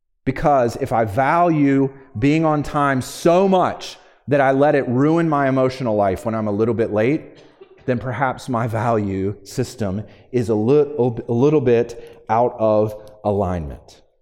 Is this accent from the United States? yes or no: yes; Virginia, United States; I told you I am from Virginia. Central Virginia, it's a more rural area right in the Blue Ridge Mountains, and people there drive differently than they do here.